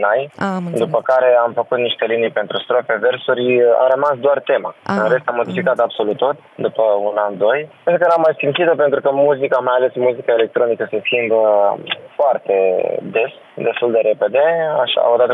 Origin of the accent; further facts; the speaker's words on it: Romania; suntem români și plecăm de aici